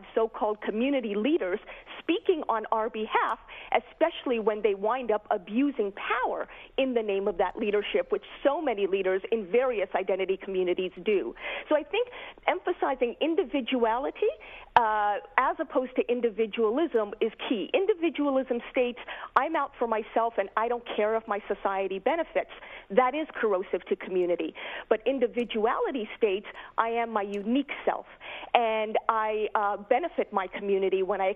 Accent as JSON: {"language": "English", "country": "Canada", "said": "cringe at the thought of being introduced by you or anybody else as that Canadian, Muslim, lesbian, feminist."}